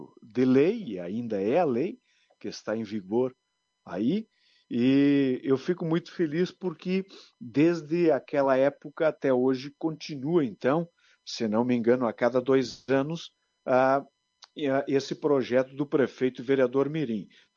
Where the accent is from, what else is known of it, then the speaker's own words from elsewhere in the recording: Marau, Rio Grande do Sul, Brazil; estar em contato com a minha terra, com os meus conterrâneos, com os meus amigos e minhas amigas de Marau.